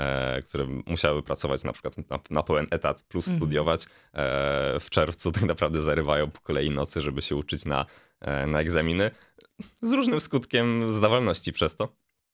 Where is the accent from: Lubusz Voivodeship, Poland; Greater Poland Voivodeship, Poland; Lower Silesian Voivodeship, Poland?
Lower Silesian Voivodeship, Poland; Wrocław; z racji tego, że jestem oryginalnie z Wrocławia i mogę tutaj swobodnie mieszkać